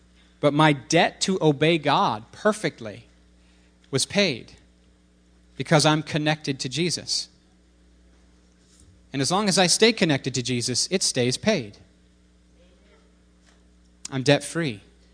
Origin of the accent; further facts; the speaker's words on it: Kentucky, United States; I'm from Kentucky.